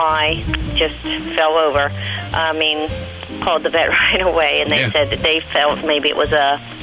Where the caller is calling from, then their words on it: Reading, Pennsylvania, United States; Reading, Pennsylvania.